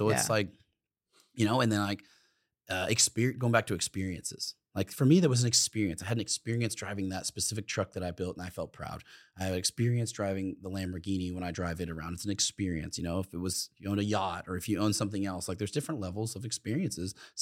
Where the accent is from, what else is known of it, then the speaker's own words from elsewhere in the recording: Oklahoma, United States; You know, at the time growing up in Oklahoma, you know, it was Hoffman bikes, dude.